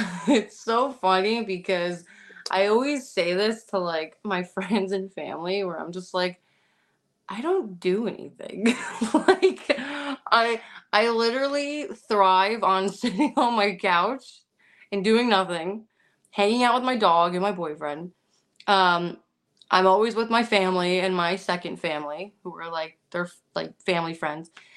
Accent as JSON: {"language": "English", "town": "Belleville", "region": "New Jersey", "country": "United States", "tie": "born or raised there", "said": "I'm from Belleville, New Jersey. So that's like right on the outside of New York City. So that's where I grew up for most of my life."}